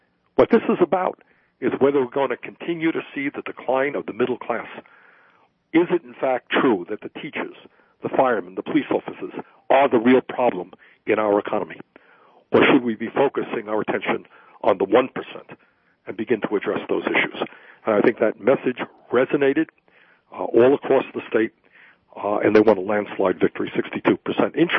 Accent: Burlington, Vermont, United States; a tragedy that just took place right here in my hometown of Burlington, Vermont, yesterday.

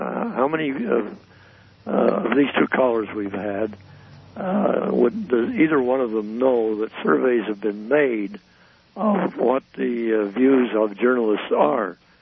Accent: Salt Lake City, Utah, United States; I grew up in Salt Lake City. I went to West High.

